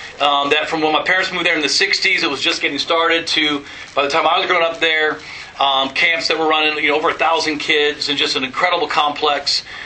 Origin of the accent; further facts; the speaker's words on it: Illinois, United States; So I grew up in Illinois. I actually grew up on the Assembly of God campground, so my life was nothing but summer camps all year long.